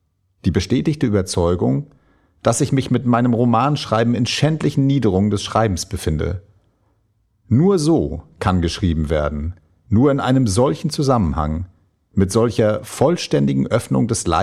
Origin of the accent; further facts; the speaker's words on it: Germany; ich bin in der DDR zur Schule gegangen